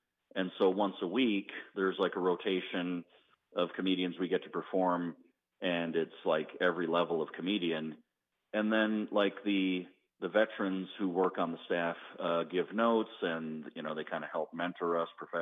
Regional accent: Marinette, Wisconsin, United States; Oh, I mean, definitely.

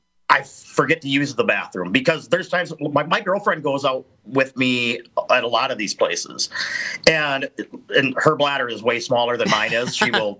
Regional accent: Spring Valley, United States; the Spillway in Spring Valley, which is my hometown watering hole, for whatever reason, I did, hey, I'm outside the Spillway in my hometown, Spring Valley, blah, blah, blah.

